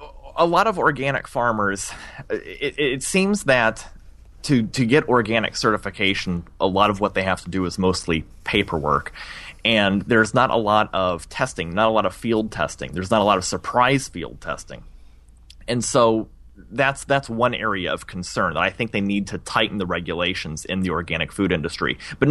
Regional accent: Illinois, United States; So I grew up in Illinois originally

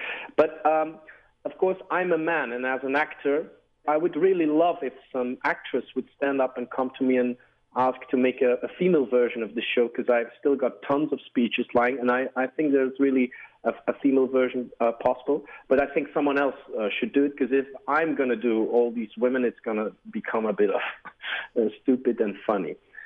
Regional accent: Belgium; I think I'm from Belgium.

